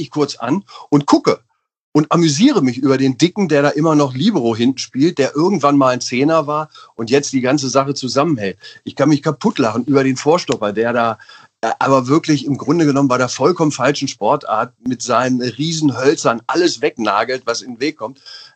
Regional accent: Einbeck, Lower Saxony, Germany; born there; Ich bin ja in der Bierstadt geboren.

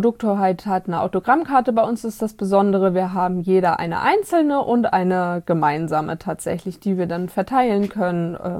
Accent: Mecklenburg-Vorpommern, Germany; Ursprünglich komme ich von der Ostsee aus Mecklenburg.

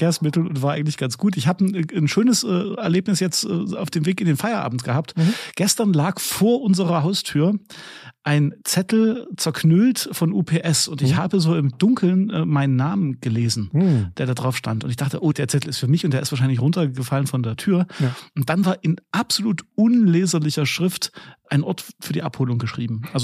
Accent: Leipzig, Saxony, Germany; zwei Jungs aus Leipzig, über alles reden, was uns so als Leipziger unter den Nägeln brennt

